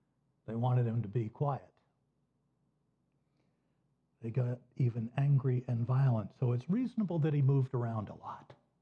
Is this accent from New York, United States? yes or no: no; Maine, United States; because I grew up in Maine, 2 hours from Fenway Park, the closest major league park to Portland.